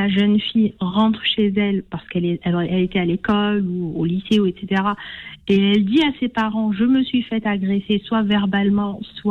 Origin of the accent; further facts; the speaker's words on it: Algeria; On a été élevés en Algérie où moi j'ai grandi ici